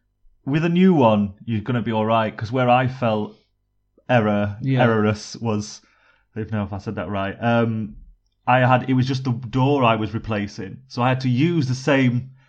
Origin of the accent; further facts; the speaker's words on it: Yorkshire and the Humber, United Kingdom; Yorkshire, not Canada.